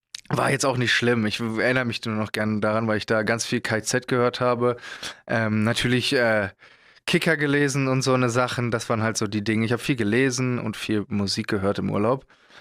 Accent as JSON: {"language": "German", "town": "Braunschweig", "region": "Lower Saxony", "country": "Germany", "tie": "born or raised there", "said": "Bei uns in Braunschweig, wo ich herkomme"}